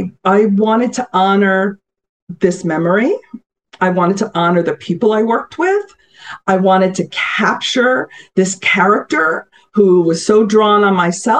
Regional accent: New York, United States; So this also draws on just my being a New Yorker, the other beautiful people.

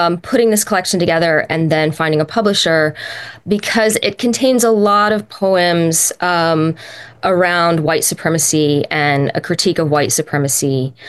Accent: Atlanta, Georgia, United States; I grew up in Atlanta in a very racially fraught time in the 80s and early 90s, and I was part of the busing system.

